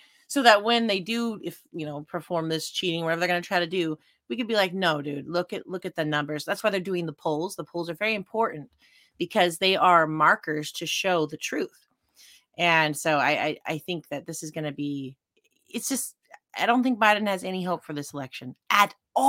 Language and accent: English; Alaska, United States; I grew up in Alaska. So New York and New Jersey is really far away, right?